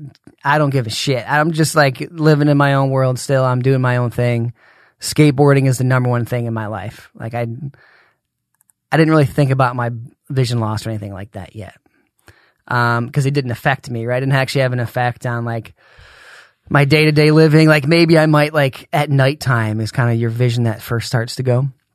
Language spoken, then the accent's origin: English; Michigan, United States; I'm from Michigan.